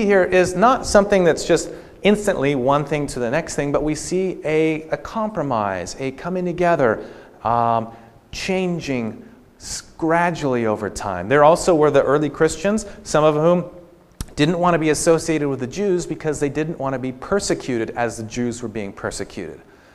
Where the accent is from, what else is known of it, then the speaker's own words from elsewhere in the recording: West Coast, United States; So we actually have some of these laws even on the books here in America. It's very bizarre growing up on the West Coast and going out there like, whoa, what's going on?